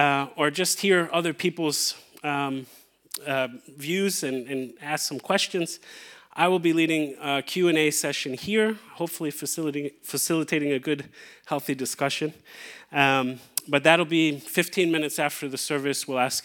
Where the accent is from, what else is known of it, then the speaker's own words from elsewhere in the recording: United States; I'm a friend. I'm an American. I can't shake it. I'm a foreigner.